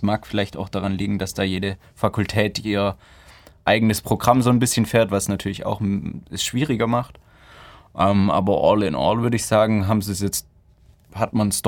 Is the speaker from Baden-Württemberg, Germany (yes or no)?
yes; Unterjesingen, Baden-Württemberg, Germany; Ich komme aus dem wunderschönen Unterjesingen, also direkt neben Tübingen, vorortmäßig.